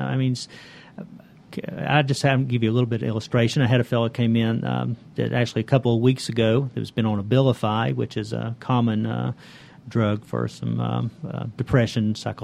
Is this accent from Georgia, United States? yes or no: yes; Buford, Georgia, United States; I was actually born and raised in Buford. I'm a local hometown boy. I attended the Buford City Schools